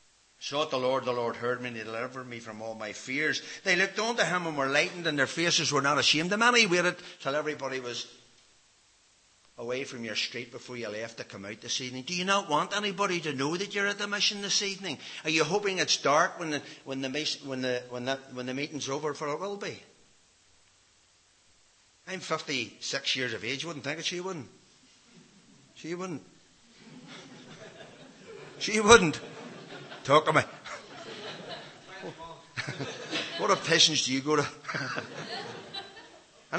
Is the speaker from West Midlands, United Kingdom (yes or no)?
no; Ballynahinch, Northern Ireland, United Kingdom; born there; See, I was born in Ballinahinch.